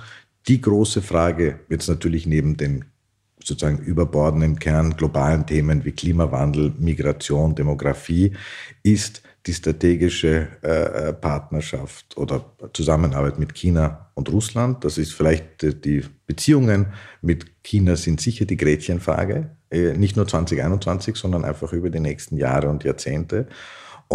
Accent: Austria; Und wir als Österreicher werden auf jeden Fall unseren Beitrag leisten.

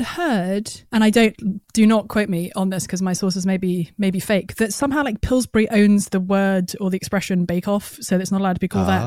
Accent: United Kingdom; now in United States; as a Brit in America

